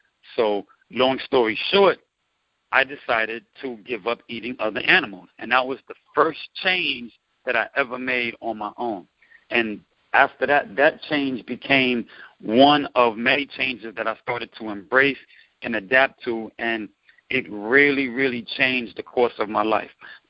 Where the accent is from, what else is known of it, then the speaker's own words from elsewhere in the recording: New York, United States; You know, I'm a New Yorker by nature, so me doing anything outside of the norm was just unheard of for me.